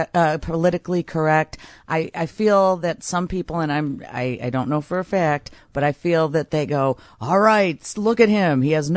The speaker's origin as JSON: {"language": "English", "town": "LaGrange", "region": "Illinois", "country": "United States", "tie": "born or raised there", "said": "They just opened an Anderson's in my hometown of LaGrange."}